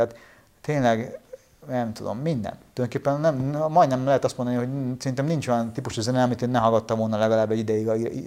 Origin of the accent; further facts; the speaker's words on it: Romania; én ugye úgy nőttem fel, hogy nagyon gyorsan megtanultam románul, a barátaim fel román volt, románul verekedtünk